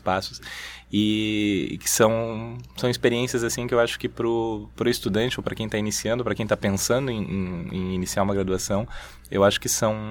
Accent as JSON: {"language": "Portuguese", "town": "Guarulhos", "region": "São Paulo", "country": "Brazil", "tie": "born or raised there", "moved": "as an adult", "said": "eu morei durante 20 anos, 21 anos em São Paulo, nasci em Guarulhos, em São Paulo, me mudei para cá. Agora há 15 anos, né, que eu vivo aqui, minha família é aqui do Sul"}